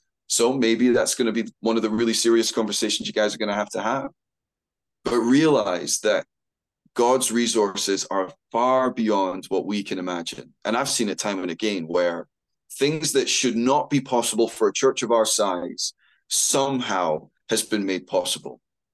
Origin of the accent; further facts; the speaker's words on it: Scotland, United Kingdom; I know sometimes my accent can mislead, but I have lived in Scotland my whole life. I'm born and bred here.